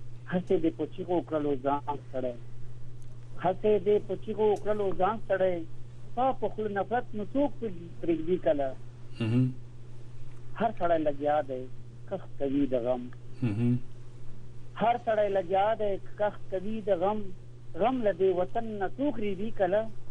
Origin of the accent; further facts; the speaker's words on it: Paktia, Afghanistan; زه د افغانستان د پکتیا ولایت یم د مرکز